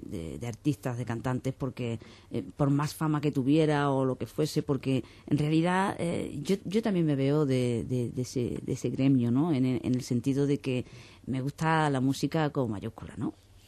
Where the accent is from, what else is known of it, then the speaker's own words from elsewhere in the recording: Cádiz, Andalusia, Spain; now in Madrid, Spain; Ya soy más madrileña que gaditana en cuanto a cuánto tiempo he vivido allí y cuánto tiempo he vivido